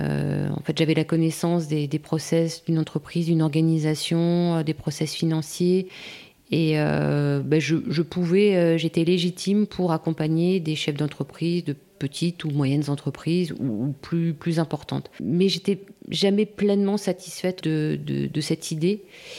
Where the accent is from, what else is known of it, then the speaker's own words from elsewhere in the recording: Saint-Quentin, Hauts-de-France, France; Je viens d'une ville de Picardie qui s'appelle Saint-Quentin, où j'ai grandi, je suis allée au collège, au lycée.